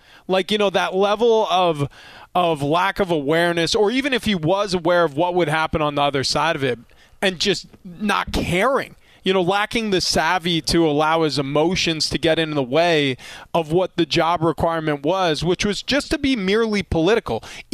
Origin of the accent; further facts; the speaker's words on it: New York, United States; Because I grew up in New York. I'm a Long Island kid. I played high school football there.